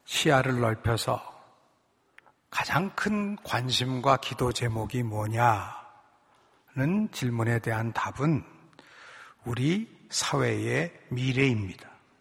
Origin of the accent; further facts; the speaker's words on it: South Korea; born there; 제가 20대까지는, 20대 초반까지는 대한민국에서 태어난 게 별로 그렇게 기쁘고 신나지 않았던 때도 많이 있었습니다.